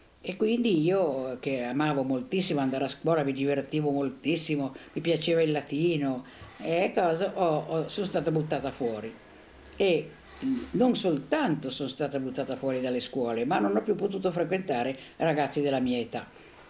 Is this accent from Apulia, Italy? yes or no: no; Genoa, Liguria, Italy; born there; Io sono nata a Genova nel 1924, il 15 febbraio del 24, in una famiglia ebraica. Mia madre è di Alessandria, è di un'antichissima famiglia ebraica alessandrina